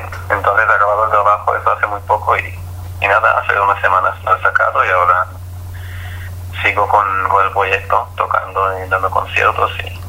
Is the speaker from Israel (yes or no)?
yes; Israel; Spanish is a second language; siempre se dan cuenta que soy que no soy de España, que soy de Israel, que toco de alguna manera poco diferente